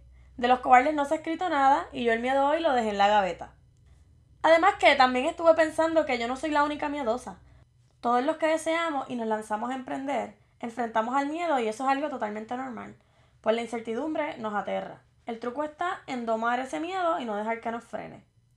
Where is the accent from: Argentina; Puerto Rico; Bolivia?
Puerto Rico; Morovis; now in United States; tengo 28 años. Soy del pueblo de Morovis y resido en el estado de Virginia.